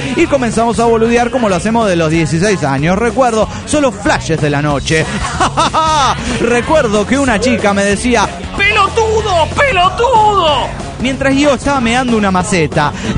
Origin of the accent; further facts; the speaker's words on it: Cochabamba, Bolivia; de Cochabamba, Bolivia.